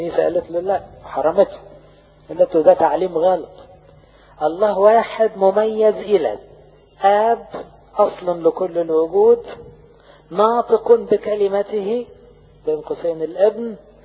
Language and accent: Arabic; Egypt